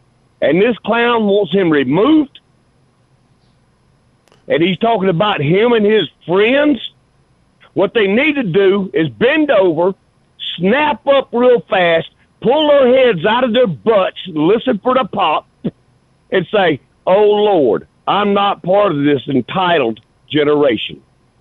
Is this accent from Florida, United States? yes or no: no; Georgia, United States; Now, you know I'm from Georgia. I'm a diehard Georgia fan from the word go, over 50 years.